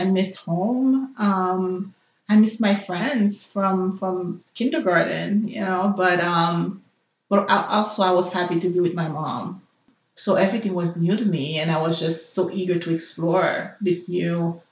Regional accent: Haiti; first language Haitian Creole; English is a second language; now in Montreal, Canada; So Haitian Creole is my first language, but I also learned French while I was in Haiti at the same time. So when I moved to Montreal, it was a pretty easy transition.

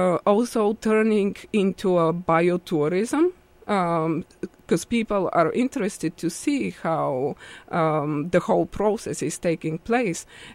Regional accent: Strelcha, Plovdiv Province, Bulgaria; So I come from Strelce.

